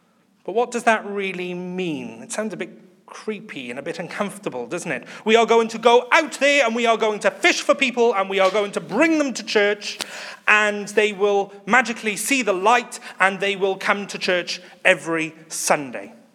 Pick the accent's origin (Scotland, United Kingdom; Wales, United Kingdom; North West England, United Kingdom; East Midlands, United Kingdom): Wales, United Kingdom; And being Welsh, it just sits quite well.